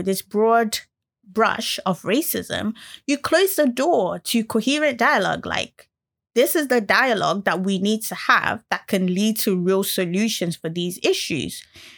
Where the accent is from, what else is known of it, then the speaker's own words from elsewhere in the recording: United Kingdom; now in North West England, United Kingdom; The show is from my perspective as a British Nigerian millennial who is discovering life in the northwest of England.